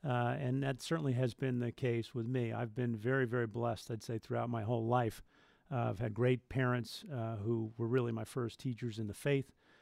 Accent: Madison, Connecticut, United States; I grew up in Madison, Connecticut.

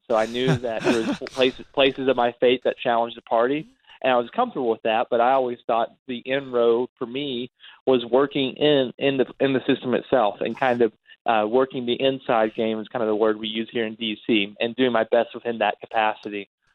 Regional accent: Tennessee, United States; now in Washington, United States; Well, I grew up in Tennessee. I was raised in a Catholic family. We weren't particularly religious, but I grew in my faith over time.

